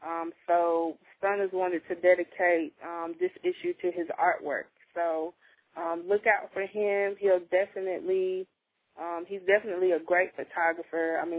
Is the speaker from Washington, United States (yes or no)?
no; Texas, United States; representing Texas, my home state.